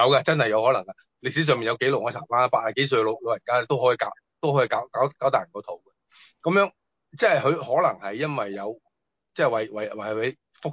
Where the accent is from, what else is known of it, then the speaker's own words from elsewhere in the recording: Maoming, Guangdong, China; 因为佢喺高邀茂名嗰边啲人嚟嘅。咁我其实我嘅家乡都系嗰边嘅。